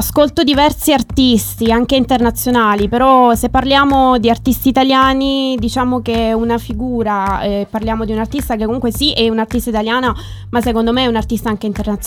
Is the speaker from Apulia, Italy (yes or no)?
yes; Francavilla Fontana, Apulia, Italy; Sì, sono di Francavilla Fontana, sì.